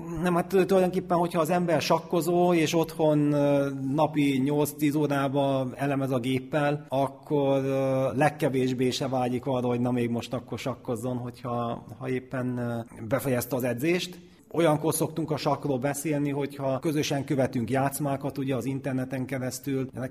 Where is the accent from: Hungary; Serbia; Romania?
Serbia; Subotica, Vojvodina; born there; Szabadkán születtem, apukám ott él mind a mai napig.